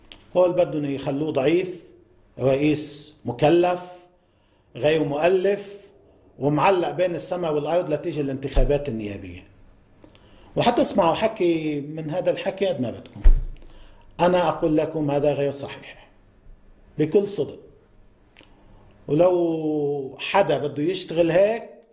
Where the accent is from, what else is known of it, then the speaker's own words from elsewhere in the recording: Lebanon; طيب نحن كلبنانيين نحن أمام فرصة تاريخية لنحمي بلدنا